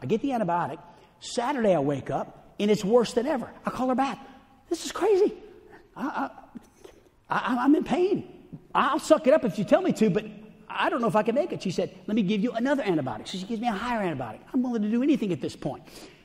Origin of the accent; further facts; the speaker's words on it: Arkansas, United States; "We're from Arkansas."